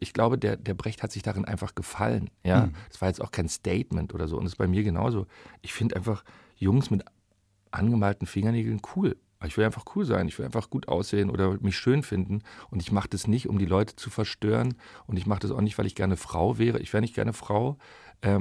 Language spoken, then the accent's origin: German; Berlin, Germany; ich bin mit dem Gripstheater in Berlin groß geworden.